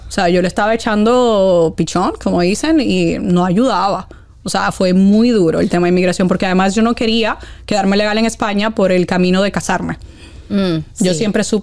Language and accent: Spanish; Dominican Republic; accent: Dominican; Yo llamaba con mi acento dominicano cuando mi mamá me dice, búscate la vida